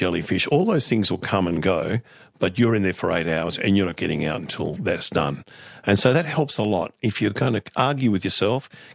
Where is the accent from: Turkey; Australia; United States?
Australia; Fremantle, Western Australia; I grew up in Fremantle, which was a really working class suburb. I don't think it is now. It's been gentrified since.